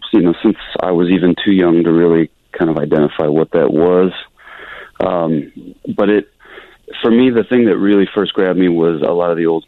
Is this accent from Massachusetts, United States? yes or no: no; Denver, Colorado, United States; Denver, Colorado.